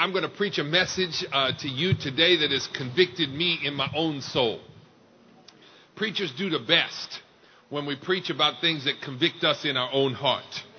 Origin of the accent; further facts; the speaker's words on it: Detroit, Michigan, United States; born there; I was born in Detroit, but I live up in the north, and we don't have that much soul up there